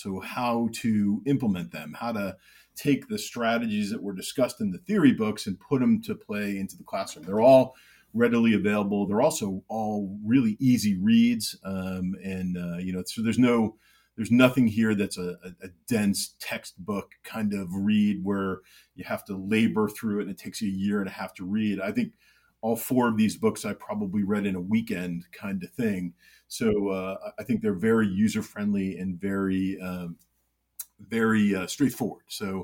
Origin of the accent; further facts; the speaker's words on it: Vermont, United States; I'm from Vermont.